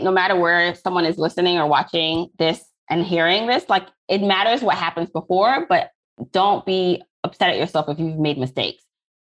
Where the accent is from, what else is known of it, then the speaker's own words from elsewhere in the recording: Jamaica; now in Brooklyn, United States; So I am an immigrant from Jamaica, similar to you, but I landed here in Brooklyn, New York, not Canada.